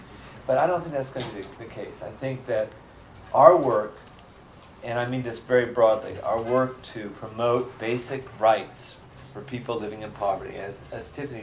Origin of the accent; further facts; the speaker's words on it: United States; most of you are Americans, I am an American